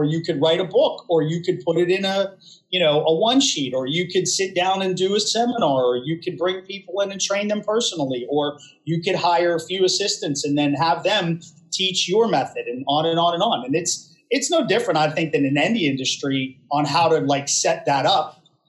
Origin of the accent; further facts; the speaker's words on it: Coraopolis, Pennsylvania, United States; I'm originally from Coriopolis, Pittsburgh, Pennsylvania.